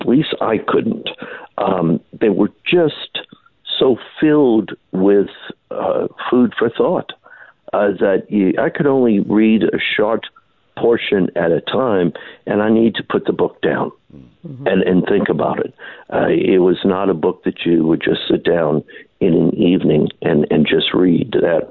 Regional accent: the South, United States; And, hey, I'm from the South.

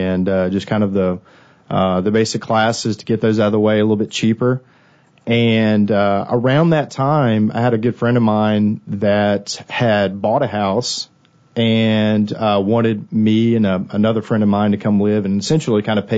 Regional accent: Saraland, Alabama, United States; So, grew up in Mobile, Saraland, specifically. But yeah, grew up in Saraland, so not too far from here. And, lovely Christian parents I love who love me and raised me in the faith.

